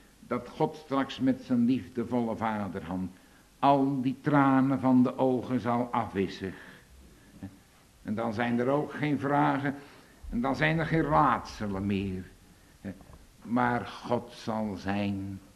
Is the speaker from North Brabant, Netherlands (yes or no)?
no; Papendrecht, South Holland, Netherlands; Ik kom zelf ook uit de Allerbeste Waard, Papendrecht. Daar veel veranderd, maar ik herken dat nog wel.